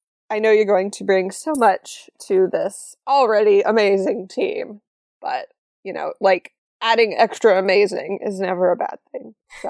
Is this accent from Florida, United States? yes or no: yes; Florida, United States; also born or lived in Tennessee; I think, like, I know I'm from Florida, but I'm also from Tennessee.